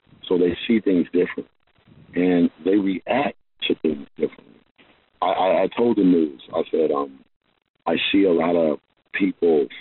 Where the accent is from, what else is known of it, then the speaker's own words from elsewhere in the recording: Lansing, Michigan, United States; now in Montgomery, United States; I'm from Lansing, Michigan, but I do live in Montgomery, Alabama.